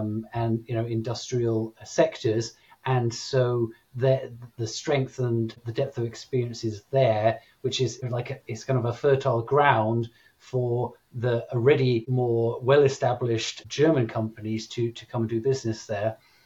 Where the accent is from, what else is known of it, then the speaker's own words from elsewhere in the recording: United Kingdom; I certainly saw through my time in Korea as a British person